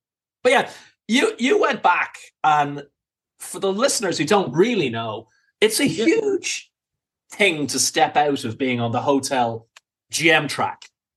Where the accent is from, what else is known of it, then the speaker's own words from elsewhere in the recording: Dublin, Leinster, Ireland; moved away as an adult; now in London, United Kingdom; When I was a young man and I moved from Dublin to London, I was like, "Well, this is it. This is the land of opportunity," right?